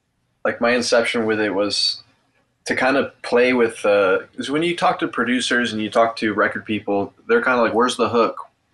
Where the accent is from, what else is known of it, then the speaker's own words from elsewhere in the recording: Brampton, Ontario, Canada; Me and Dylan. Yeah, we both grew up in Brampton, too.